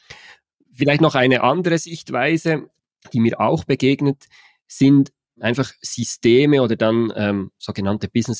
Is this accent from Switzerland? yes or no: yes; Switzerland; Ihr hört's, ich komme aus der Schweiz.